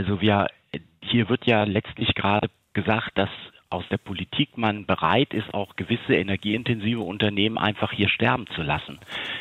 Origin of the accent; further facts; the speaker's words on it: Soltau, Lower Saxony, Germany; Norddeutschland, ich komme ja aus Soltau, das ist zwischen Hamburg und Hannover